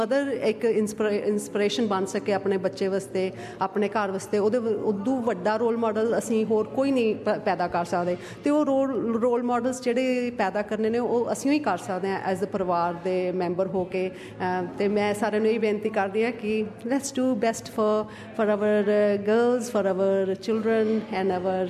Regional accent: Punjab, India; ਭਾਵੇਂ ਨਿਊਜ਼ੀਲੈਂਡ ਵਾਲੇ ਹੋਈਏ, ਭਾਵੇਂ ਆਸਟ੍ਰੇਲੀਆ ਵਾਲੇ ਹੋਈਏ, ਪਰ ਉਸ ਤੋਂ ਸਭ ਤੋਂ ਪਹਿਲਾਂ ਅਸੀਂ ਪੰਜਾਬੀ ਹਾਂਗੇ ਹਾਂ, ਅਸੀਂ ਭਾਰਤੀ ਹਾਂ, ਅਸੀਂ ਹਿੰਦੁਸਤਾਨੀ ਹਾਂ

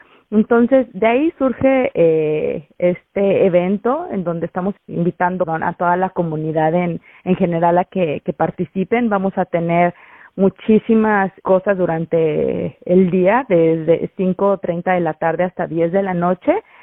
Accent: Mexico; now in Australia; nosotros como mexicanos tenemos. Y porque hay veces que sí lo celebramos, pero generalmente es con nuestra pareja, ¿no? Y ya cuando nos vemos, por ejemplo, aquí como migrantes en Australia

